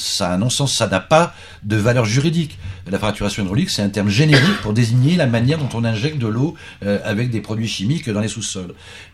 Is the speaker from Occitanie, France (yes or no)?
yes; Occitanie, France; enfin moi je suis du Languedoc